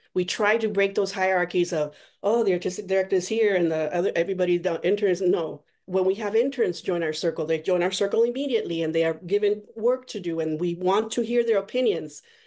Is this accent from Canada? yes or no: no; Puerto Rico; moved away as an adult; now in United States; I'm from Puerto Rico. I'm originally from Puerto Rico. I came to Minnesota to study at McAllister